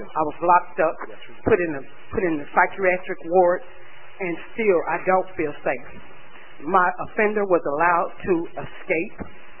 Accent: Dallas, Texas, United States; I'm from the South Dallas sector, born and raised in Arbonton, Turner Court.

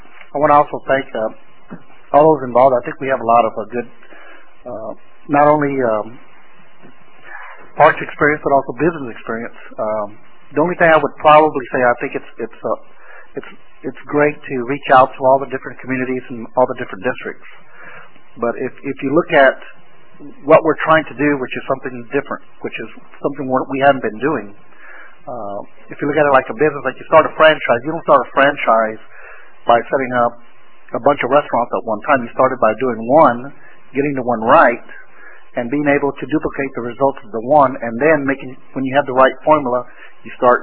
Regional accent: Dallas, Texas, United States; I will tell you that as a child growing up in West Dallas, I didn't go to the center, and it was only two blocks away

